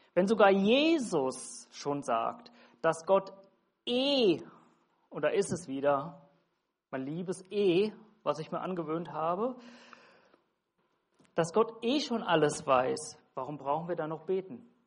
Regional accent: Hesse, Germany; accent: Hessian dialect; Oder ich bin Hesse und ich habe Dialekt

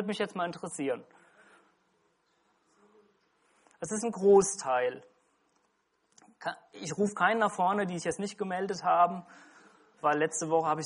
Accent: Hesse, Germany; also ich bin ja Hesse, halb Westerwälder

